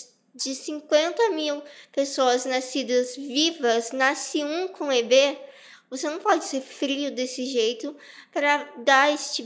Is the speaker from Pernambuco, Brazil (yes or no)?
no; Taubaté, São Paulo, Brazil; tenho 20 anos. Eu nasci com epidermólise bolhosa, sou de Taubaté, aqui do interior de São Paulo.